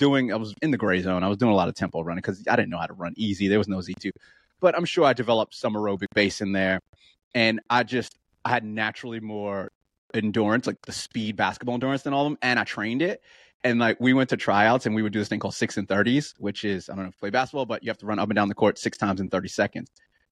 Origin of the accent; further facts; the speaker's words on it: New York, United States; also born or lived in Baltimore / Washington, D.C.; New York originally, by New York, then Baltimore, D.C. area, then back to New York, then here, then back to New York